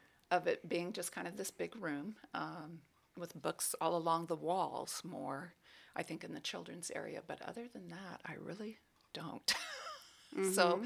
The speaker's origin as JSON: {"language": "English", "region": "Oregon", "country": "United States", "tie": "born or raised there", "said": "Well, I grew up in Southern Oregon, and I was the youngest of four"}